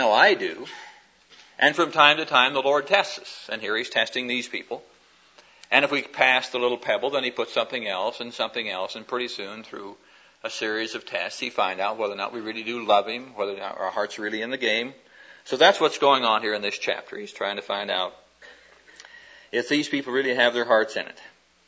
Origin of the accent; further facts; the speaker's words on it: Midwest, United States; And one day I just happened to casually mention that I was from the Midwest.